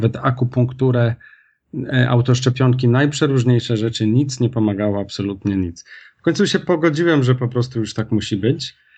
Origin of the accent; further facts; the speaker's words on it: Kraków, Lesser Poland, Poland; pochodzę z Krakowa, mam jeszcze 30 parę lat.